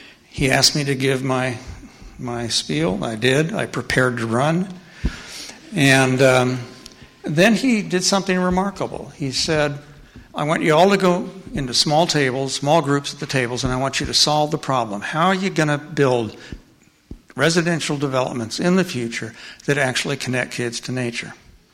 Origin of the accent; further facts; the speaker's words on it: Raytown, Missouri, United States; I grew up in Raytown, Missouri, which is a suburb of Kansas City, Missouri, on the suburban edge.